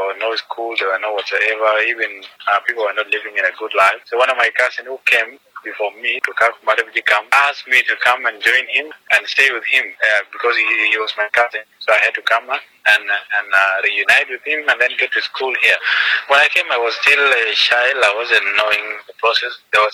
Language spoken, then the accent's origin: English; South Sudan; English is a second language; now in Kenya; I'm from South Sudan. I left my country for the first time, that was 2007, and came to Kenya that same year. So I arrived here in the month of March to Kakuma Refugee Camp.